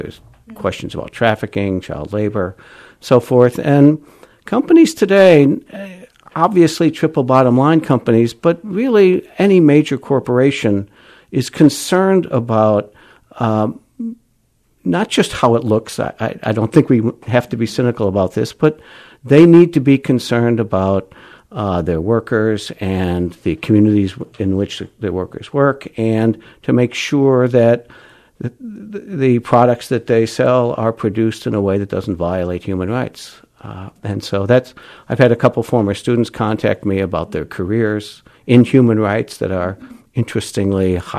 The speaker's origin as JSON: {"language": "English", "town": "Chicago", "region": "Illinois", "country": "United States", "tie": "born or raised there", "also_born_or_lived": "Bloomington", "said": "I grew up in Chicago, went to Hope College, went to grad school in Indiana, and then I've been teaching."}